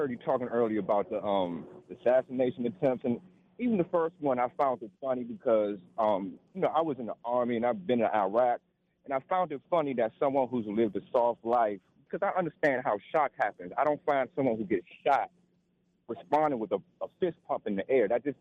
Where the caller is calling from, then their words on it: Washington, District of Columbia, United States; Hey, this is … I'm calling from D.C.